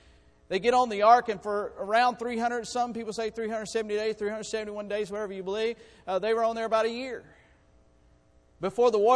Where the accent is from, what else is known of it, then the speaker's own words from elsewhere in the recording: Alabama, United States; Sorry, I'm from Alabama.